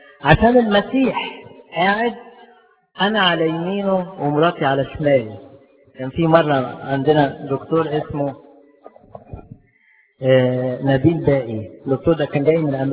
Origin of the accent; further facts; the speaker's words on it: Upper Egypt, Egypt; انا صعيدي من فين؟ من صعيد الجواني